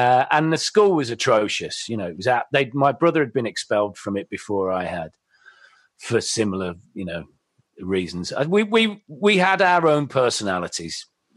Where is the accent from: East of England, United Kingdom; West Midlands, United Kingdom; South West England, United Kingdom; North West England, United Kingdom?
West Midlands, United Kingdom; I'm from the Midlands, so there's that incredible sense of pride that seemingly the biggest, you know, pop and rock band as opposed to a metal band in the UK were from our neighbourhood